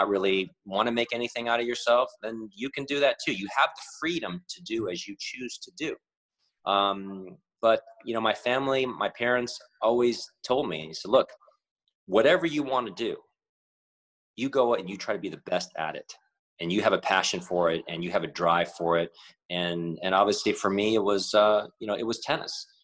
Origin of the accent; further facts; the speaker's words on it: United States; I still view, obviously I'm American, obviously I'm Asian American, but my view of the United States is always going to be in a very positive light